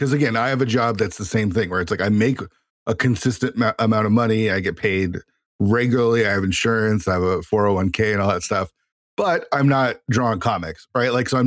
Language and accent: English; Seattle, Washington, United States; You know, I grew up in the 90s in the heart of grunge. You know, I'm from the Seattle area.